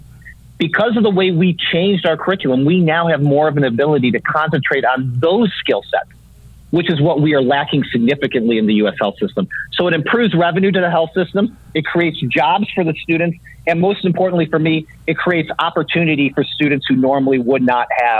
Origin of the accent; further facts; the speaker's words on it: Midwest, United States; I'm an Irish Catholic boy from the Midwest. You don't touch me unless you absolutely have to, right?